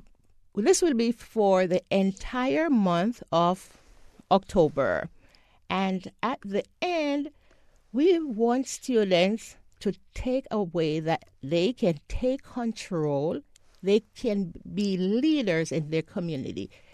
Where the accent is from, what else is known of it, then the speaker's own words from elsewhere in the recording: Jamaica; moved away; I'm an immigrant from Jamaica, West Indies, and I worked really hard. I came here with a mission to educate myself